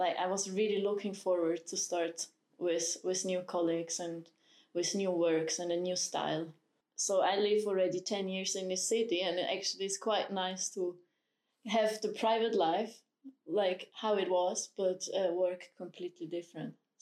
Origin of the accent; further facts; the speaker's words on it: Switzerland; now in Hanover, Germany; I come from the country of chocolate, Switzerland.